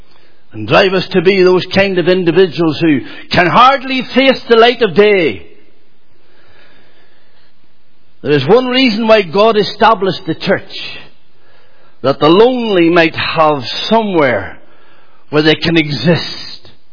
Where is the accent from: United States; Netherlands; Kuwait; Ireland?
Ireland; I come from the Republic of Ireland. I'm from the south of Ireland. I was brought up in the backwoods on a 32-acre farm.